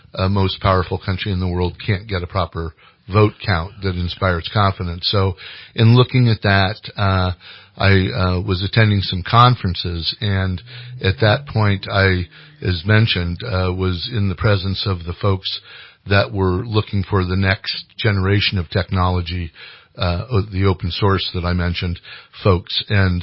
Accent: Redwood City, California, United States; I hail from the Bay Area, born in Redwood City, California. Lived in California my life.

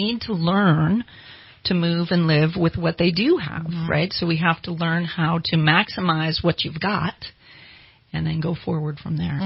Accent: Susanville, California, United States; actually starting at Lassen College because I was from Susanville.

